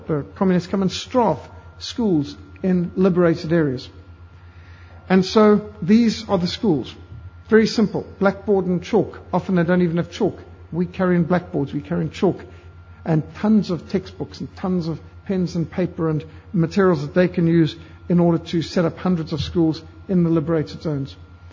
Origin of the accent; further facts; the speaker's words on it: South Africa; born there; Even though I'm South African born, my father did fight in the 8th Army, and I do have the privilege of British passport too.